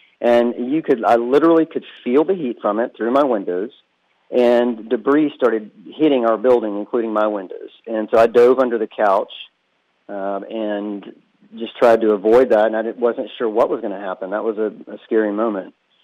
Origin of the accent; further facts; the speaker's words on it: Shreveport, Louisiana, United States; now in Dallas, United States; I'm originally from Shreveport, and I've lived in Dallas for about 26 years now.